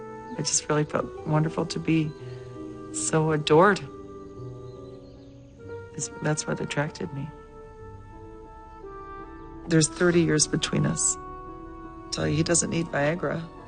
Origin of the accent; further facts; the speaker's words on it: Binghamton, New York, United States; When I grew up in Binghamton, New York, pretty much the only place to work and make money was IBM.